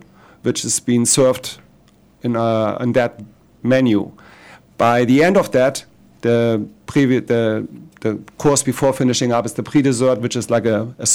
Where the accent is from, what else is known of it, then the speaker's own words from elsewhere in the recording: Germany; Myself, I'm from Germany.